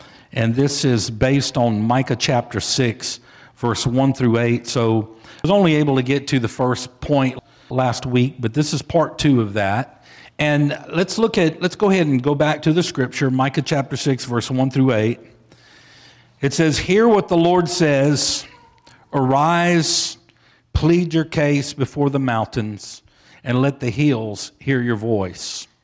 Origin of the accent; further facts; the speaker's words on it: Louisiana, United States; Now, you know, we're from Louisiana.